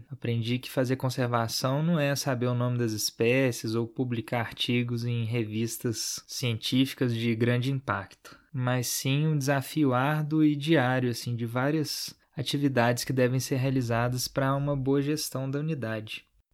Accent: Belo Horizonte, Minas Gerais, Brazil; E ele fica bem longe da minha cidade natal. São mais de 700 quilômetros de distância de Belo Horizonte, no sentido norte, é quase na divisão da Bahia.

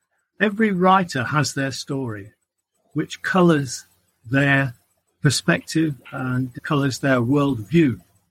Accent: Stockport, North West England, United Kingdom; I grew up in Stockport near Manchester. We call Manchester a northern suburb.

